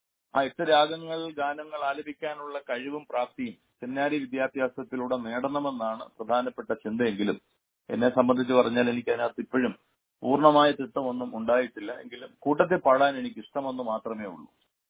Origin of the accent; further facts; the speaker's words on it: Kerala, India; അതുകൊണ്ട് അതിന് best example ഞാൻ ഉൾപ്പെടെയുള്ള മലയാളികളാണ്.